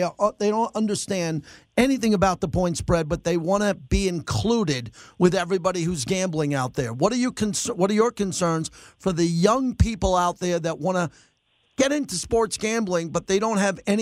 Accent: New York, United States; Everything that's happening in New York right now is a disaster. I mean, a disaster, and I'm a New Yorker, and I love New York.

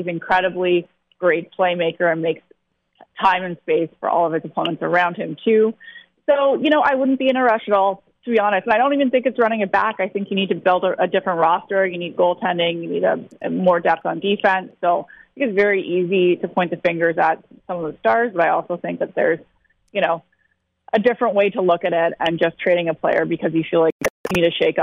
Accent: Toronto, Ontario, Canada; I'm from Toronto, so we always hear 1967.

